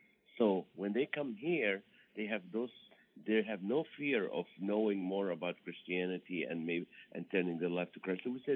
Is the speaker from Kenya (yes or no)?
no; Kuwait; moved away as an adult; also born or lived in Nazareth, Israel; now in Toledo, United States; I was born in the Holy Land in Nazareth, Israel. And when we were 3 years old, I was 3 years old, we moved, the family moved to Kuwait. And I went to school in Kuwait